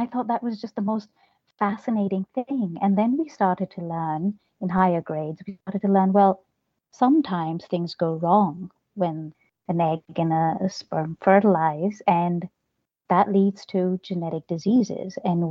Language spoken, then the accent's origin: English; New Delhi, Delhi, India; also born or lived in Jamaica; for a little while, I also grew up in the Caribbean island of Jamaica, and then went back to India and grew up in India in the capital, New Delhi, had a typical childhood.